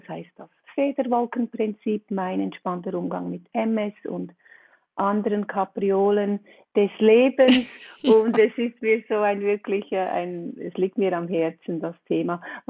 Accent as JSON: {"language": "German", "country": "Switzerland", "said": "bin 56 Jahre alt und wie Sie unschwer erkennen und hören können, komme ich aus der Schweiz."}